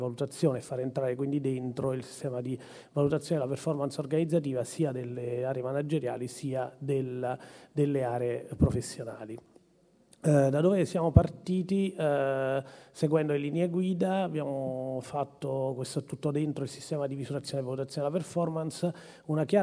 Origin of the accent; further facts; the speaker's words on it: Salerno, Campania, Italy; Come sentite dal mio accento, non sono di Bolzano, sono salernitano e ho 56 anni.